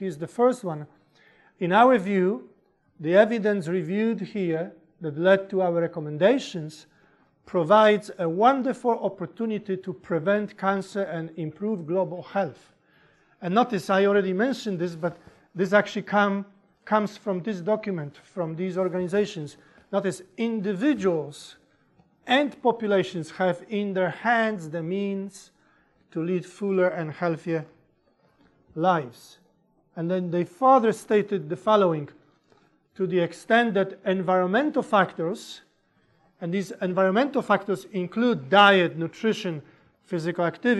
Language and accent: English; Poland; English is a second language; moved away; You did notice I speak with an accent, didn't you? You do too, right? Sometimes I joke that I was born in Mississippi. And that's where the accent comes from. I am from Poland originally.